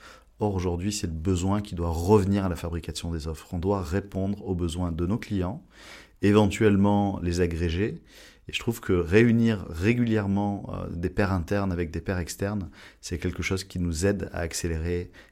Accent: France; on est français

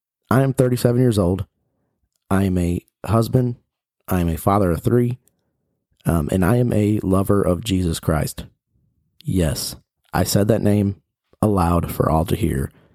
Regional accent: Crown Point, Indiana, United States; I grew up in Northwest Indiana. I was actually from Crown Point, Indiana, Cedar Lake area.

